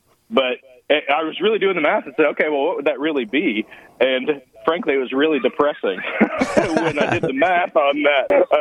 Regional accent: Houston, Texas, United States; So I was born and raised in Houston, which is, as we'll talk about later, is really not all that common anymore.

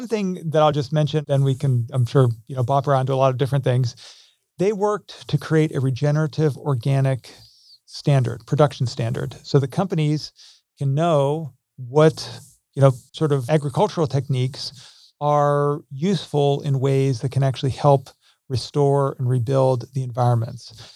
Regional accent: Pittsburgh, Pennsylvania, United States; So I'm obviously American. Grew up in Pittsburgh.

